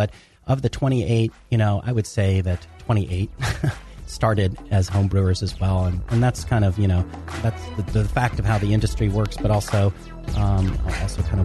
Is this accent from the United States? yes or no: yes; Atlanta, Georgia, United States; Well, I was from Atlanta, too. We grew up in Atlanta.